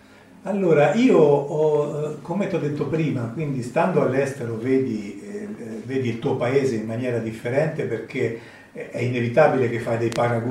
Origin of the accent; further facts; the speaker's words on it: Rome, Lazio, Italy; io romano, forse mi sono sentito romano i primi anni, nel 91, 92, 93